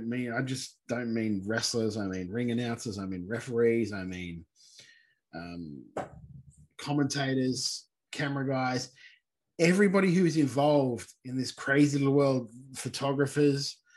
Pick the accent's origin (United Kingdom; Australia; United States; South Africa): Australia; South Australia; because I grew up in South Australia